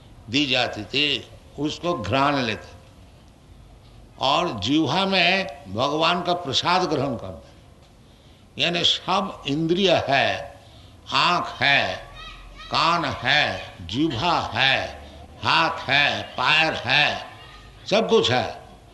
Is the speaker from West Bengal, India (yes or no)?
yes; Kolkata, West Bengal, India; Hindi is a second language; हमारा शरीर भी कलकत्ता का है। हिंदी हमारी मातृभाषा भी नहीं है और गुजराती भी बोल नहीं सकता हूँ।